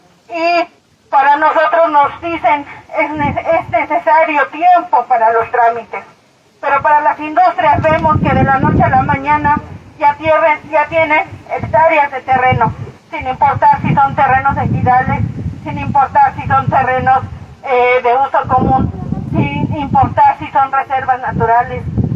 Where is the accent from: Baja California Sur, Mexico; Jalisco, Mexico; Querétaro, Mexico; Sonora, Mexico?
Querétaro, Mexico; Yo soy originaria de Querétaro y vemos lo mismo.